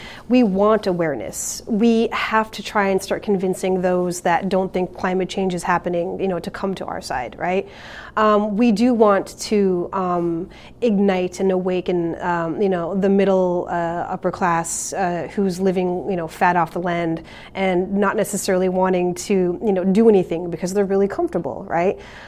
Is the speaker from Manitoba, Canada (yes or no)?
yes; Winnipeg, Manitoba, Canada; now in Iowa City, United States; I'm Plains Cree Salto of the George Gordon First Nation in Saskatchewan, Canada. I grew up in Winnipeg, Canada, which is a very Indigenous city, and I've been living in Iowa City for 14 years.